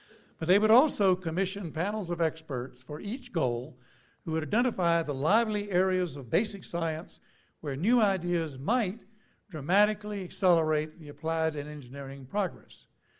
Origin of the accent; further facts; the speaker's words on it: San Diego, California, United States; the annual meeting of the AAAS next February will be in my hometown in San Diego